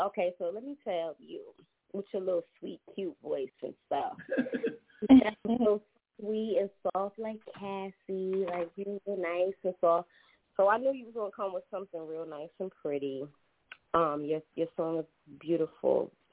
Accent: New York City, New York, United States; from Harlem, New York.

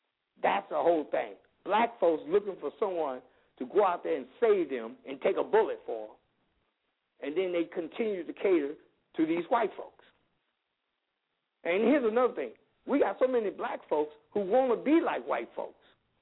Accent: Chicago, Illinois, United States; I'm from Chicago, but they also have a branch on the west side.

